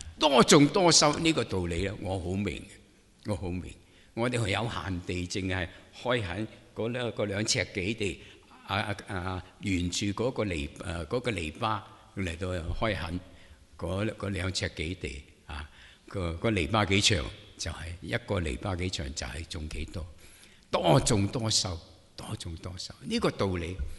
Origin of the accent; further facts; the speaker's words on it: China; 施恩莫忘報，我哋中國人講咁